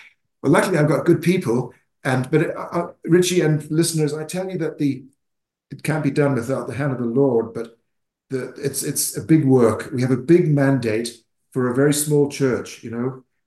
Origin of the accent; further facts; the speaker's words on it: Zimbabwe; born there; accent: mixture; also born or lived in South Africa; My accent is a mixture, but I was born in Africa, in Zimbabwe, which is just near South Africa. I lived in South Africa and Zimbabwe and other countries in Africa, also including French-speaking countries. And so I spent about half my life in Africa